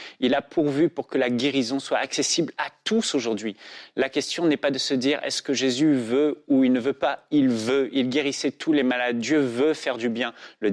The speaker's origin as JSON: {"language": "French", "region": "Réunion", "country": "France", "said": "Je viens de l'île de La Réunion, par exemple."}